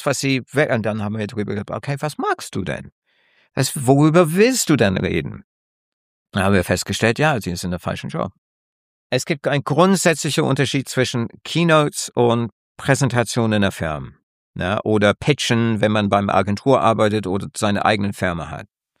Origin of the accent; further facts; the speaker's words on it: United Kingdom; German is a second language; Man merkt, ich bin Brite, man hört es raus, aber ich musste auch jahrelang lernen, wie man auf Deutsch präsentiert.